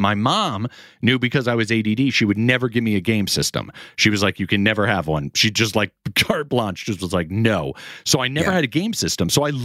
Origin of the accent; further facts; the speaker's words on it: Manchester, Connecticut, United States; born there; now in Sarasota, United States; I was born in Manchester, Connecticut, to Jim and Ruth.